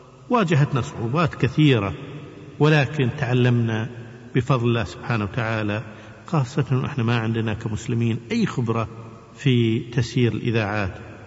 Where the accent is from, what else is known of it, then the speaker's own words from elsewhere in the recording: Kuwait; احنا من الكويت، والكويت هي في أرض مكة والمدينة